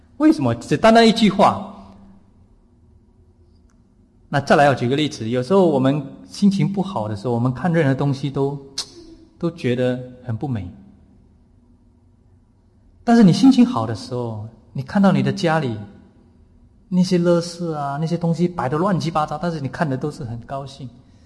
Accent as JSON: {"language": "Chinese", "country": "Singapore", "tie": "born or raised there", "said": "因为我从小都是在城市长大，我在新加坡长大了"}